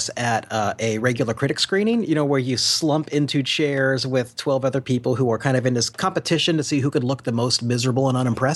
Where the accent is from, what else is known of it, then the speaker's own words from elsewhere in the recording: Kansas, United States; I'm a kid from Kansas who somehow got into this.